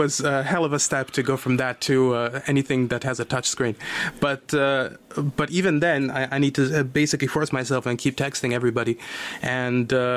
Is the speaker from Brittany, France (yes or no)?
no; Auvergne-Rhône-Alpes, France; now in Los Angeles, United States; I am somebody from the Pays de Gex, so I'm used to the cold.